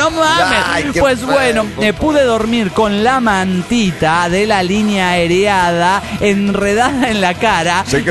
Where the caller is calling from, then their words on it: Tórnola, Jalisco, Mexico; de Tórnola, Jalisco, México.